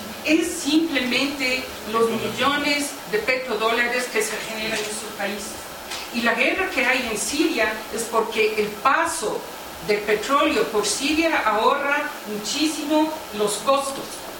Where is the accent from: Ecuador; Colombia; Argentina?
Ecuador; Quito, Pichincha; born there; mi madre ecuatoriana, católica, nací aquí en Quito y soy casada con el imán de nuestra mezquita, ecuatoriano.